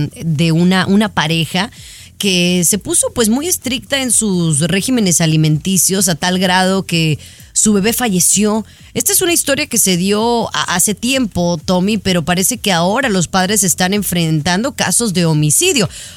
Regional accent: Mexico; ¿Qué no entiendes nuestro dialecto mexicano?

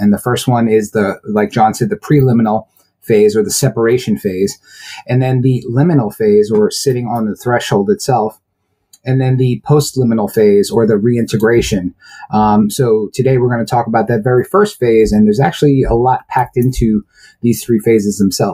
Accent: New York, United States; I'm from New York, man. I just talk a lot

